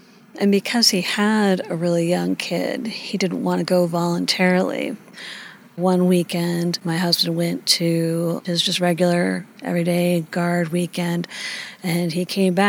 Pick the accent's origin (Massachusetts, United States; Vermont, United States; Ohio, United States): Vermont, United States; Montpelier; I'm from Montpelier, Vermont.